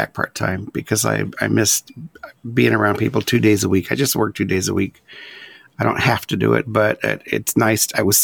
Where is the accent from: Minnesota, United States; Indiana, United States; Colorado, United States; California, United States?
Indiana, United States; also born or lived in Mississippi; I was born in Mississippi, the last of 9 kids, given up for adoption and raised in Indiana.